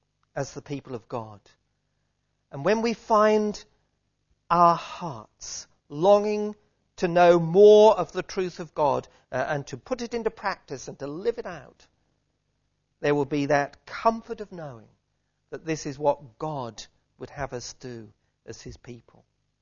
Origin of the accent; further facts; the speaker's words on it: East of England, United Kingdom; born there; Not because … Not because I was born in Suffolk.